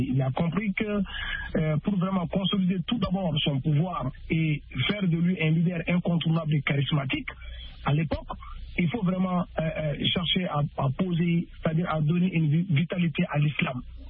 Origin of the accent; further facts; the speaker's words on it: Tombouctou, Mali; born there; les grands juridus de ma région natale qui est Tombouctou et Darawan à l'époque.